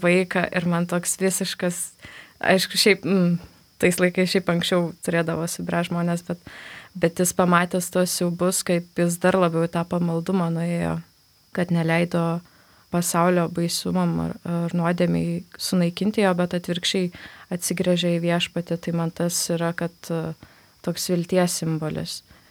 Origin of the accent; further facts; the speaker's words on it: Panevėžys, Panevėžys County, Lithuania; aš esu iš Panevėžio ir Panevėžiai einu daugiausiai katedrą, kuri šiaip yra Kristaus Karaliaus katedra